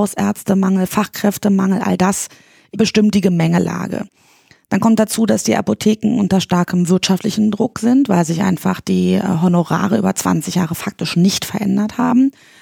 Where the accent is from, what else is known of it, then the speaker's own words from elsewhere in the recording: East Germany, Germany; Ich definiere mich als Berlinerin. Aber ich komme aus dem Osten und ich komme auch gern aus dem Osten, das muss ich so sagen. Ich war klein, als dann mein Geburtsland nicht mehr existierte, ja, muss man auch klar sagen. Also 83 geboren